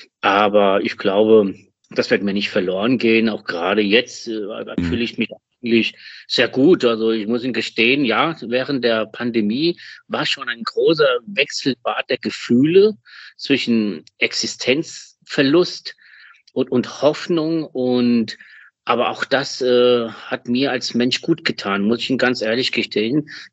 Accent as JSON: {"language": "German", "country": "Germany", "tie": "born or raised there", "also_born_or_lived": "Spain", "said": "ich bin ja sehr deutsch-spanisch, spanisch-deutsch, also das kann man da so nennen, wie man will. Ich bin in Spanien geboren, in Deutschland aufgewachsen."}